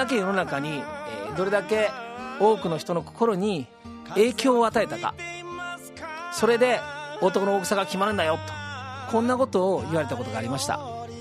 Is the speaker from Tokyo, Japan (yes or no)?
no; Kobe, Hyogo, Japan; also born or lived in Hiroshima; 当時、僕はですね、地元の神戸を離れて広島にあるヤンキーとオタクしかいないようなですね、そんな、変わった大学